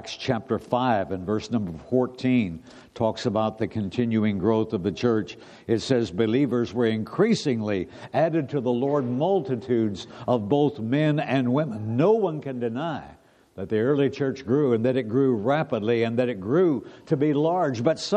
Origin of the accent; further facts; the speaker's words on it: Indianapolis, Indiana, United States; born there; Thank you for giving me the opportunity to be back home again in Indiana. I was born in Indianapolis, not far from the Indianapolis Motor Speedway. I was raised on race car fumes my whole life.